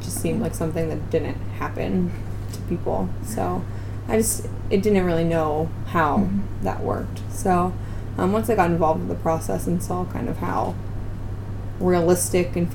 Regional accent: Markleton, Pennsylvania, United States; My hometown is Markleton, PA. That's in Somerset County.

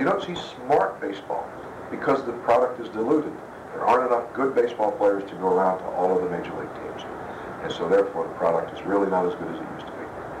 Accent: Pittsburgh, Pennsylvania, United States; Also, I grew up in Garfield, which up on a hill, we could see the lights at Forbes Field at night.

